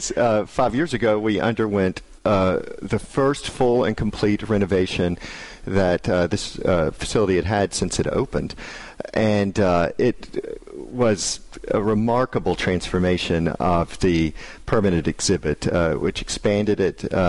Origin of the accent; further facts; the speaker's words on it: Alabama, United States; I grew up in Alabama.